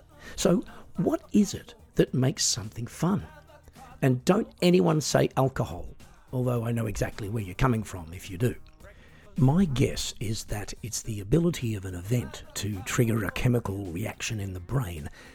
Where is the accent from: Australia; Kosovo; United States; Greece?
Australia; So, I grew up in Australia